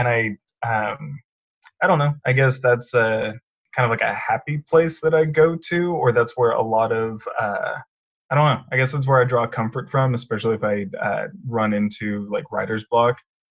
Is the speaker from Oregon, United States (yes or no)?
yes; Oregon, United States; born there; also born or lived in Northern California / Kentucky; So I was born up in Oregon, and then just kind of like moved around a lot as a kid